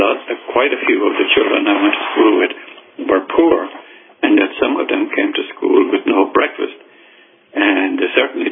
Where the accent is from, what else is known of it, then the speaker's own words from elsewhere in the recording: Midlands, Ireland; born there; I was born in the Midlands of Ireland in a farm of 50 acres, which was very poor land because it was very soft and it held water.